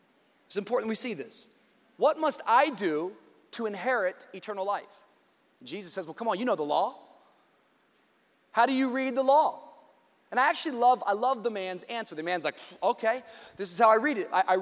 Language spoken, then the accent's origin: English; Tacoma, Washington, United States; I grew up in Tacoma, Washington, outside of Seattle, and I grew up on Woodworth Avenue, right next door to my grandparents.